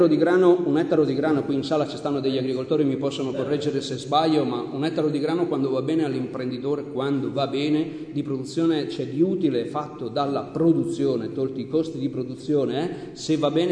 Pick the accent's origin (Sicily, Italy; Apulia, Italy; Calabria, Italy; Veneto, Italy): Sicily, Italy; anche nel nostro Piemonte, poi lo dico nostro, io da siciliano comunque